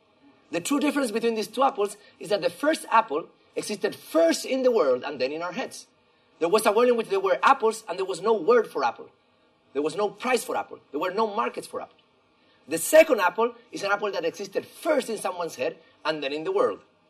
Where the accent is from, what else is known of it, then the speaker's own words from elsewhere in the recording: Chile; English is a second language; moved away as an adult; now in United States; as you probably hear from my funny accent that maybe you're not able to locate, I'm from Chile. And I've been living in the U.S. for 11 years.